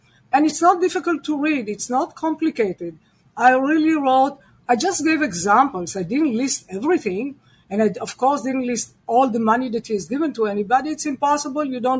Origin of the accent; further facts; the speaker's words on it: Israel; English is a second language; moved away as an adult; now in United States; And there are many people, actually, who came here. I came here from Israel.